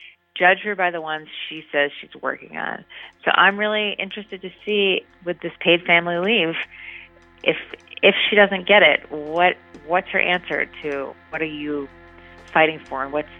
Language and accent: English; New York, United States; I remember, I'm from New York, and I used to work at the New York Post